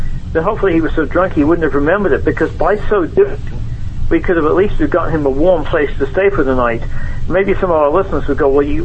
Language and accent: English; England, United Kingdom; now in United States; I'm English originally